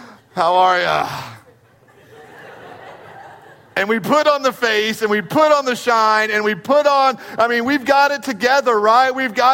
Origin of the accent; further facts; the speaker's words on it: Dallas, Texas, United States; Well, you know, we're from Dallas. We don't sound like that at all, right?